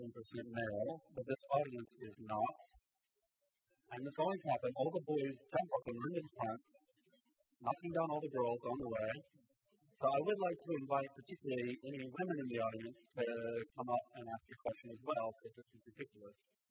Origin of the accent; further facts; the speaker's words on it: Alabama, United States; now in United Kingdom; My favorite example is I grew up in Alabama.